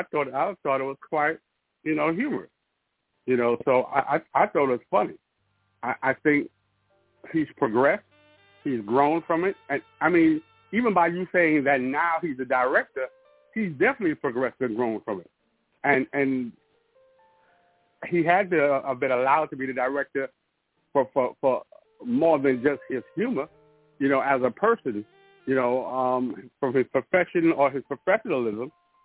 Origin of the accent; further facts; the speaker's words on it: New York, United States; now in Alabama, United States; You know, being born and raised in New York, I didn't have a lawn. You know, I didn't have that, no property. But, you know, here in Alabama